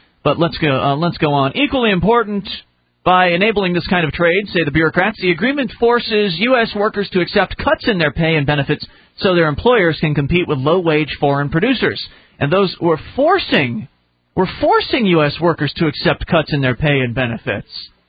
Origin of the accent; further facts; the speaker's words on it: United States; which gives me, as an American, less money to spend on other things.